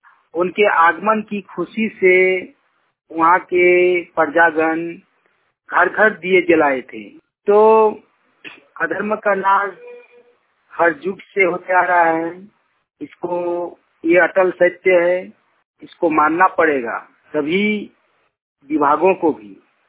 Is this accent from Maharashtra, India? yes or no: no; Jharkhand, India; ग्राम कस्मा चट्टी, जिला बोकारो, राज्य झारखंड का निवासी हूँ।